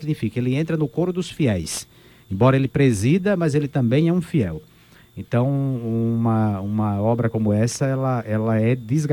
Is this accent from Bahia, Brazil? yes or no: yes; Bahia, Brazil; E olha que eu sou baiana, né